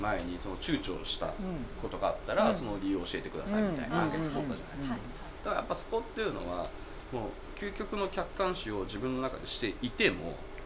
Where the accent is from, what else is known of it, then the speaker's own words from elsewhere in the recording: Akita, Japan; たまにこう地元に帰るとやっぱその僕は秋田県出身なんですけど、まあ、仕事がないわけですよ。